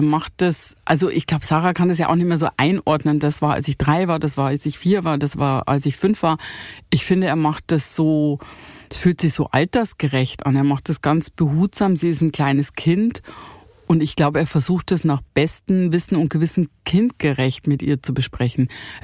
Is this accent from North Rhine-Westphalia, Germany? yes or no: yes; Cologne, North Rhine-Westphalia, Germany; Kann man sich als Kölner nicht vorstellen, nee, dass irgendwo nicht Karneval gefeiert wird.